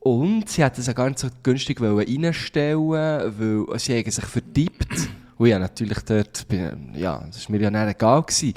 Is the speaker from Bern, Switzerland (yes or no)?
yes; Thun, Bern, Switzerland; nee, ich komme aus Thun.